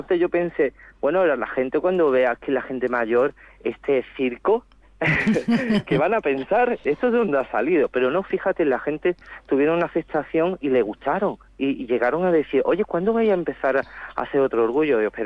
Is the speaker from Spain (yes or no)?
yes; Spain; yo vivo desde siempre aquí, soy de Castilla de la Frontera, soy nativo de aquí, mis padres nacieron aquí y tal, y la verdad es que para ser un pueblo tan pequeño y siendo rural